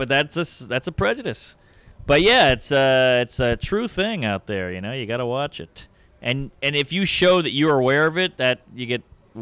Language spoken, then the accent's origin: English; Southern United States, United States; I'm from the South. It was way more integrated down there than it is up here.